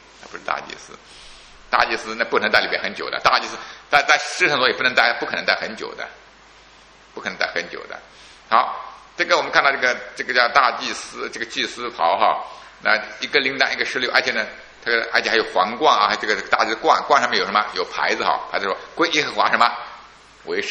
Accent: Jiangsu, China; 在我们老家江苏那边，基本上是他们一个礼拜洗一次

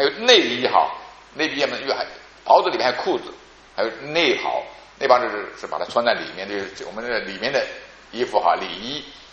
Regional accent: Jiangsu, China; 在我们老家江苏那边，基本上是他们一个礼拜洗一次

